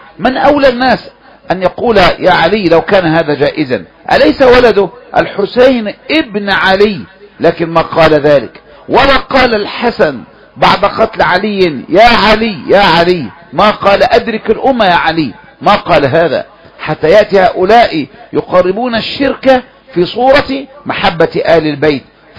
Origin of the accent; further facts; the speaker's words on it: Egypt; وإحياء ما مات منذ عقود في بلدنا مصر